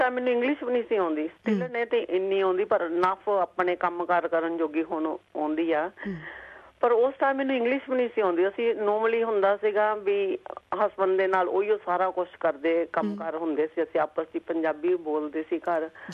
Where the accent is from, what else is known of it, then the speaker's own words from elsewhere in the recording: Nakodar, Punjab, India; now in Loxton, Australia; ਹਾਂਜੀ, ਜਲੰਧਰ ਏਰੀਆ ਦੇ ਵਿੱਚੋਂ, ਨਕੋਦਰ ਹੈ ਮੇਰਾ ਪਿੰਡ।